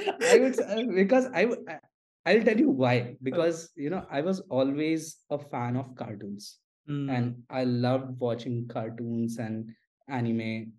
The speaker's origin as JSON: {"language": "English", "town": "Mumbai", "region": "Maharashtra", "country": "India", "tie": "born or raised there", "lives_now": "Thane, India", "said": "born and brought up in Mumbai. So I come from Mumbai, like, you know, I stay in Thane, like, that's not technically Mumbai"}